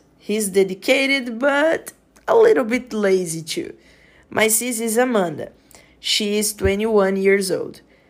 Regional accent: Brazil; English is a second language; I'm from Brazil. I'm 29 years old.

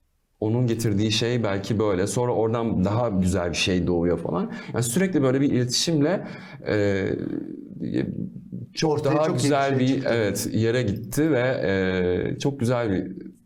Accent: Tekirdağ, Turkey; Ben çünkü Trakyalıyım, Tekirdağlıyım.

